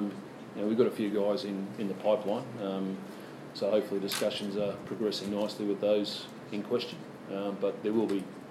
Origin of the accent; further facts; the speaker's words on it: United Kingdom; I'm British, by the way.